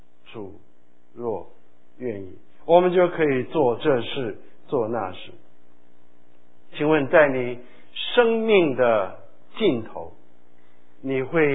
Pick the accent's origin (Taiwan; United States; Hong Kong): United States; 我们美国人喜欢说 I'm Dr. so and so，